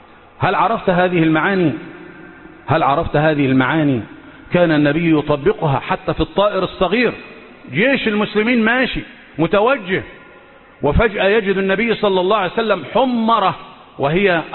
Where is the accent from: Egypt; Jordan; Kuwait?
Egypt; اللهم احفظ بلادنا مصر من كل مكروه وسوء